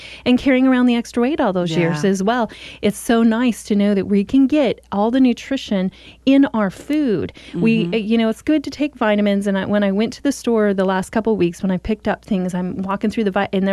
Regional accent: United States; We are American after all. We want our freedom and liberty, especially in our food choices.

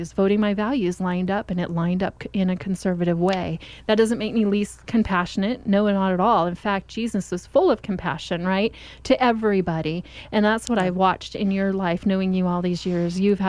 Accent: Oregon, United States; when I tell people I'm from Oregon, when I've lived in other parts of the country, they're like, oh my goodness, you're from Oregon?

